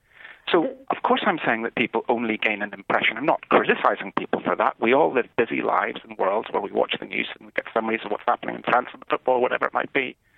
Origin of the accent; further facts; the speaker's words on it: Northern Ireland, United Kingdom; I'm not English, by the way. I'm Northern Irish.